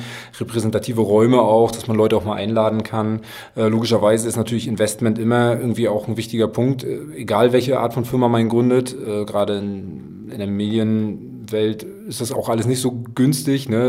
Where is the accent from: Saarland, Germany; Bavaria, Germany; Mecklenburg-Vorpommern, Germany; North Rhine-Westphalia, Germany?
Mecklenburg-Vorpommern, Germany; Rostock; Wir haben uns ja entschieden, dass wir hier in Rostock bleiben wollen, dass wir MV treu bleiben wollen als Rostocker.